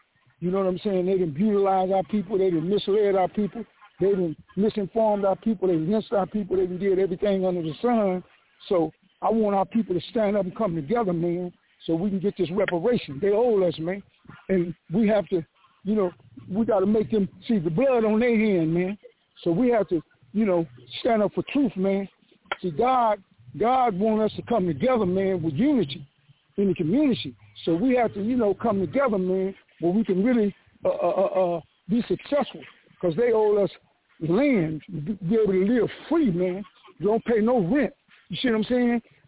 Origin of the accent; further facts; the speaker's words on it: Los Angeles, California, United States; now in Lancaster, United States; I'm from South Central, but I stay in Lancaster now.